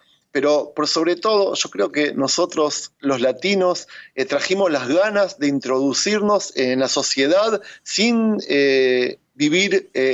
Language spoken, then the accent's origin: Spanish; Argentina; now in Israel; nosotros venimos sin idioma, venimos sin hebreo, sin inglés, por supuesto. Yo personalmente vine de Argentina